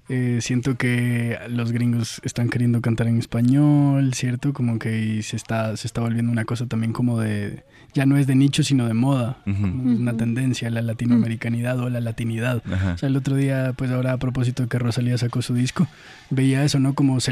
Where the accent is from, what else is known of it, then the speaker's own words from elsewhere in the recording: Ecuador; Yo que soy ecuatoriano, pero nací acá, voy a decir eso.